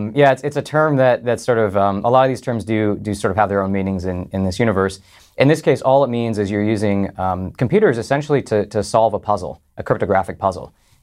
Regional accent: United States; I think we're very fortunate as American citizens that we have the US dollar.

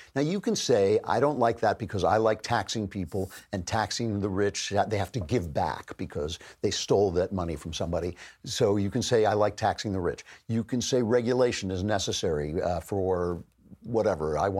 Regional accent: New York, United States; I grew up just outside of New York, and the New York Times is like, it's the atmosphere you breathe.

